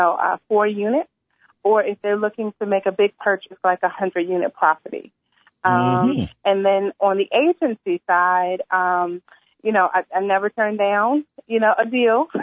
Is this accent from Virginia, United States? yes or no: yes; Arlington, Virginia, United States; So born and raised in Arlington, Virginia, sixth generation, have lived both in D.C. and Maryland, currently reside in Virginia